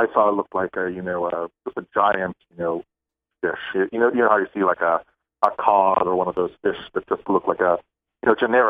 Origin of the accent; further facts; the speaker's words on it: Canada; And I grew up in Canada, so I, you know, took French for about 12 years